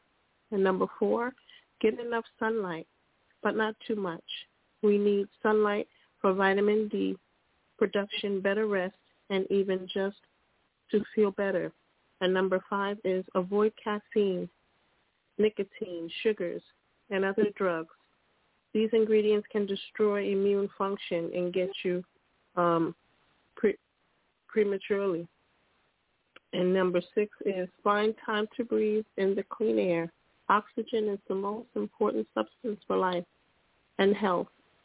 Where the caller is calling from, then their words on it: Pennsylvania, United States; I'm calling from Pennsylvania.